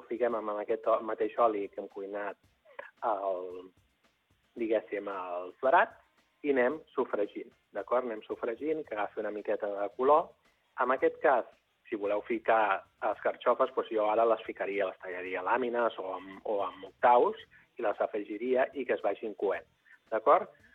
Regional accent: El Vendrell, Catalonia, Spain; soc del Baix Penedès, el Vendrell

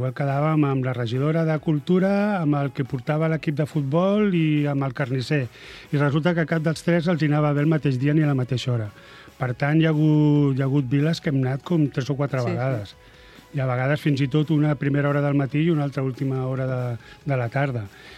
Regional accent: Barcelona, Catalonia, Spain; soc del barri de Sants, de l'exvila de Sants, de Barcelona.

